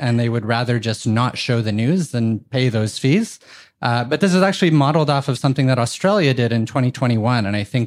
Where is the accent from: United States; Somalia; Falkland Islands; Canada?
Canada; I'm Canadian